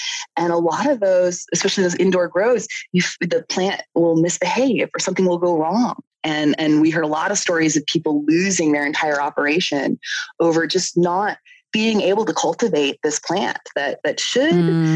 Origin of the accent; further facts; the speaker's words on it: Canada; I'm Canadian.